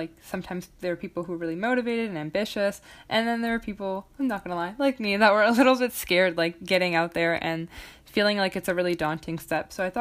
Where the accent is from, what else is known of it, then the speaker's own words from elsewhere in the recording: Vancouver, British Columbia, Canada; I am a senior in high school and I'm from Vancouver, Canada.